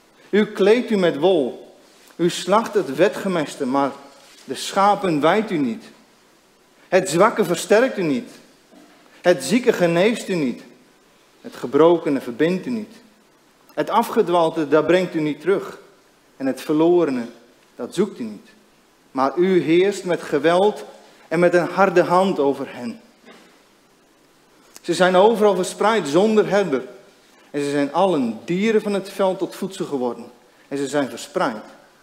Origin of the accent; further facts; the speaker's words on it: Urk, Flevoland, Netherlands; En wij komen van Urk